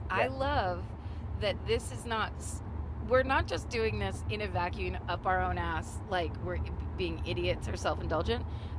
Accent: California, United States; maybe this is just because I'm from California, and so snow places look similar to me

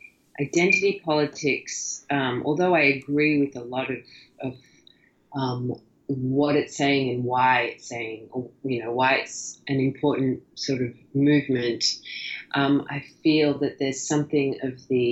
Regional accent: Australia; now in United States; I never wanted to lose my accent, but they just creep in.

